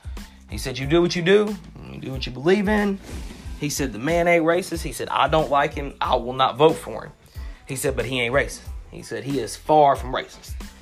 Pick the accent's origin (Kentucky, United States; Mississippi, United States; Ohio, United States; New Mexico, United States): Kentucky, United States; And I'm from Kentucky. I was born in Eastern Kentucky, but I moved to Central Kentucky, Lexington, Winchester, that area. Wildcats, baby. So, you know, I still have that East Kentucky blood in me.